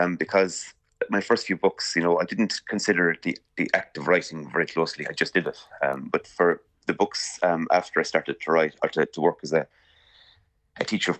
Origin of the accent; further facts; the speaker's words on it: Munster, Ireland; People are living in a village in North Tipperary. It's a fictionalized version of my hometown